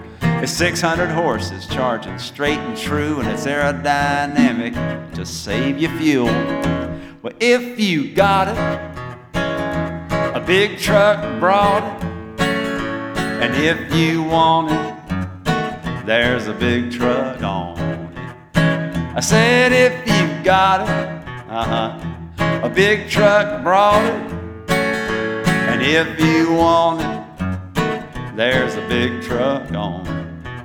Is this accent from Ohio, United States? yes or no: no; Chapel Hill, North Carolina, United States; I am from Chapel Hill, North Carolina, which thinks a lot of itself.